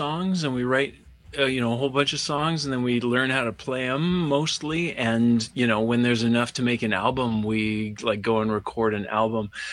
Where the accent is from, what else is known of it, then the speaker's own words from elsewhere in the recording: British Columbia, Canada; And then growing up in the Okanagan and stuff, and, you know, just being a young moron in love, you know?